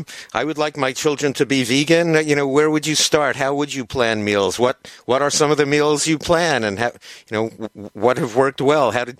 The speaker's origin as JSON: {"language": "English", "region": "New York", "country": "United States", "accent": "New York", "said": "My New York accent didn't vary the pronunciation there."}